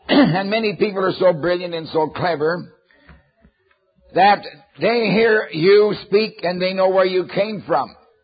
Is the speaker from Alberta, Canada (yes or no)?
yes; Alberta, Canada; fact is, I was born in southern Alberta, but there's no problem understanding the way I speak that I come from the West.